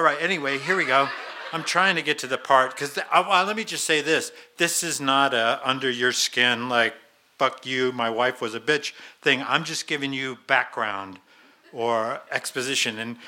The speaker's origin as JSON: {"language": "English", "town": "Boulder", "region": "Colorado", "country": "United States", "tie": "born or raised there", "lives_now": "Longmont, United States", "said": "I'm a local guy. I grew up in Boulder. We bought a house in Longmont."}